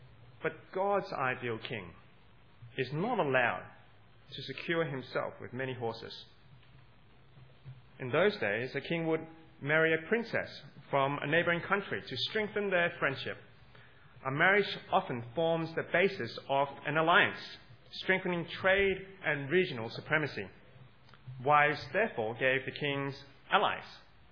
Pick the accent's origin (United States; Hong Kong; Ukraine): Hong Kong; Now, I grew up in Hong Kong